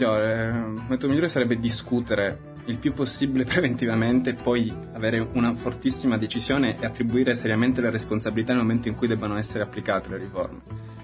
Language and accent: Italian; Sicily, Italy; sì, sono siciliano.